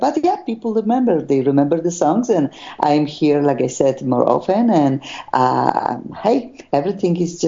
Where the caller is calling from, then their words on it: Gliwice, Silesian Voivodeship, Poland; Yes, I am right now in my hometown in Gliwice, very close to Silesia, 1 hour from Krakow